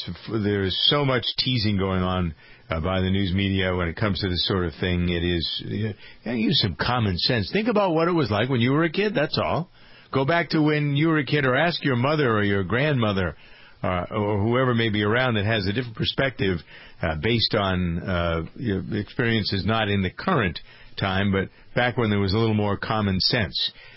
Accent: New England, United States; accent: New England; especially if you're from New England, even if you've worked hard, like I have all my life, to get rid of my New England accent, that'll bring it out.

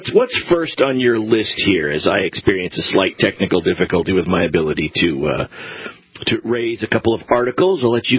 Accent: Yuba City, California, United States; I'm from Yuba City, California.

